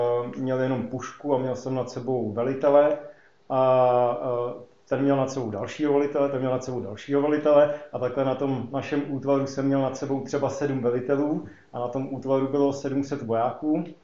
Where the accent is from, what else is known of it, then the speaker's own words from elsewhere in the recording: Brniště, Liberec Region, Czechia; pocházím z Brniště v severních Čechách a k Bohu jsem přišel, nebo Krista jsem potkal zhruba ve 13 letech